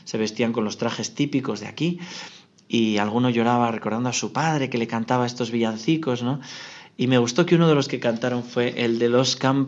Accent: Navarre, Spain; A mí me cautiva de alegría, por ejemplo, cantarle así, porque yo soy navarro.

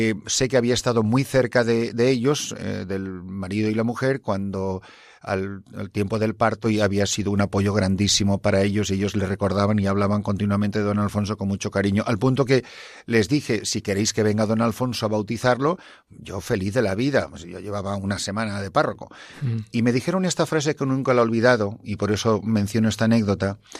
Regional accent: Madrid, Community of Madrid, Spain; also born or lived in London, United Kingdom; se casaron en España, fueron a vivir a Londres, allí nacimos los tres hermanos, soy el mayor de los tres, y en el año 64 vinimos a vivir a Madrid por motivos de trabajo de mi padre y ya nos quedamos aquí para siempre.

